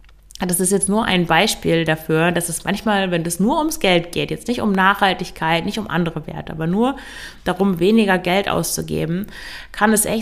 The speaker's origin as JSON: {"language": "German", "region": "Lower Saxony", "country": "Germany", "said": "ich komme ja aus dem Emsland und da trinkt man traditionell sehr viel."}